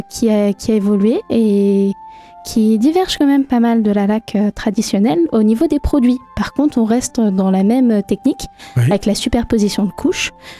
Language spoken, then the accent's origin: French; Le Mans, Pays de la Loire, France; Alors moi je suis originaire du Mans. Donc une pure Mancelle.